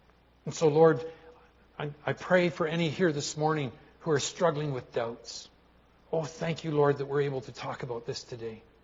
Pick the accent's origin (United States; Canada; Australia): Canada; British Columbia; the beautiful mountain valley where I grew up in British Columbia, and I tell you about Creston Valley with the orchards and the grain farming on the reclaimed marshland